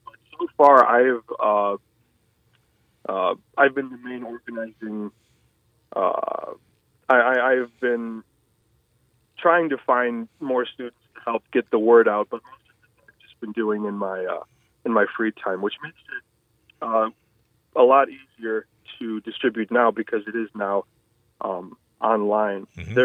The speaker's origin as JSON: {"language": "English", "town": "Valparaiso", "region": "Indiana", "country": "United States", "said": "I'm from Valpo, and I went to Valparaiso High School"}